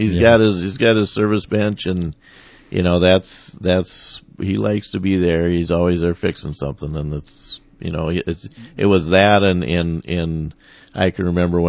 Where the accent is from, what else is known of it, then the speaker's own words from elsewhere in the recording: Faribault, Minnesota, United States; also born or lived in North Little Rock; I was born in North Little Rock. My folks were in the Air Force. Do not remember a lot of it, you know, bits and pieces. And then when they moved up back to Minnesota, both my folks were from Otana.